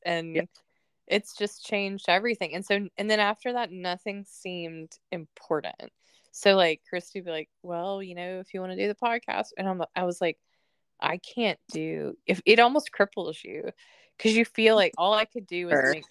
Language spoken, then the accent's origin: English; the South, United States; I'm from the South, so food was always like, I was constantly taking casseroles to people with my grandma.